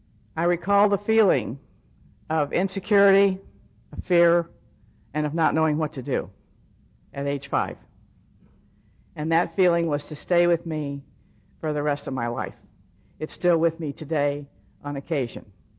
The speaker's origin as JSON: {"language": "English", "region": "Texas", "country": "United States", "tie": "born or raised there", "moved": "as an adult", "lives_now": "Los Angeles, United States", "said": "Because I had just moved to Los Angeles from Texas. I was born and raised in Texas."}